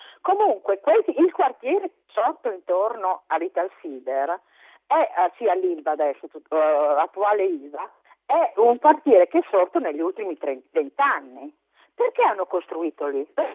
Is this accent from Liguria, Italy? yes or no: no; Emilia-Romagna, Italy; io ho la stessa età di Casini, e sono emiliana